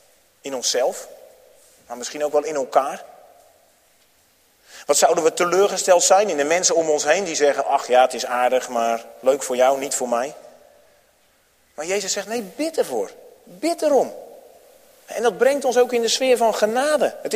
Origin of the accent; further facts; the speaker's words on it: Netherlands; En als je dan als Nederlanders bij elkaar zit, hè, want dat heette dan ook de Oranje Camping, dan ontstaat er op zo'n camping iets van de Nederlandse cultuur.